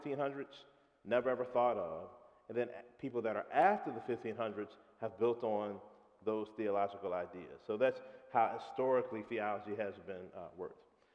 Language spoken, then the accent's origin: English; Chesterfield, Virginia, United States; I'm a Gen X, African-American male that I grew up in Chesterfield, but since I've owned a house, in Church Hill